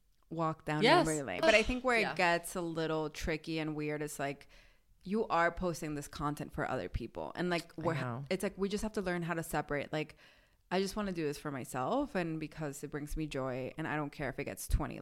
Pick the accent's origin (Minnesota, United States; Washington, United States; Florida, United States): Florida, United States; Miami; I'm not surprised I'm from Miami.